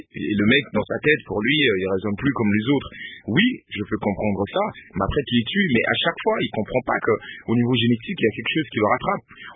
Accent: Lodja, Sankuru, DR Congo; also born or lived in Kinshasa; d'où je viens, de mon village natal à Lodja, jusqu'à Kinshasa

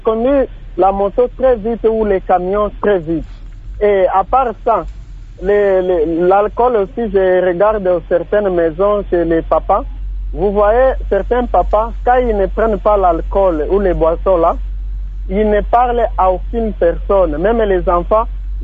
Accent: Kalima, Maniema, DR Congo; de formation des motards ici chez nous à Kalima.

